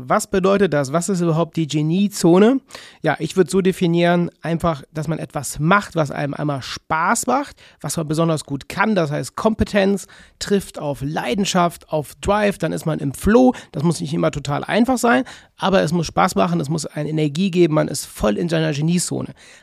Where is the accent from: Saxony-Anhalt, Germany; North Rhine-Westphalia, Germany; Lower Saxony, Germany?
North Rhine-Westphalia, Germany; Bei uns im Rheinland